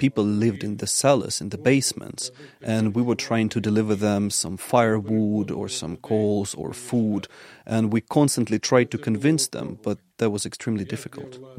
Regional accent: Bakhmut, Donetsk Oblast, Ukraine; now in Dnipro, Ukraine; I'm telling them that I lost everything except of hope to rebuild my hometown.

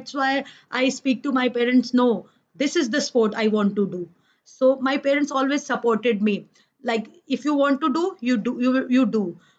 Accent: India; English is a second language; I'm first Indian woman to win Olympic bronze.

